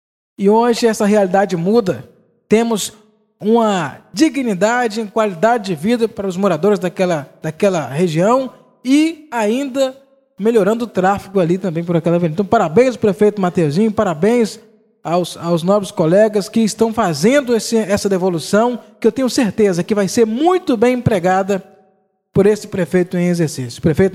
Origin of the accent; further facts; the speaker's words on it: Conceição da Barra, Espírito Santo, Brazil; Sou nascido e criado em Constância Barra.